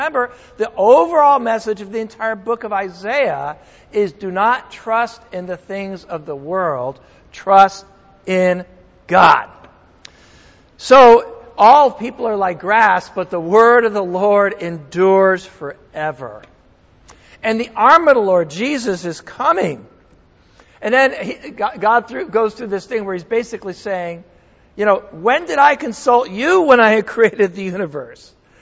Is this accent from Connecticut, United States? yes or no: yes; Connecticut, United States; with a hurricane hitting my home state of Connecticut as I speak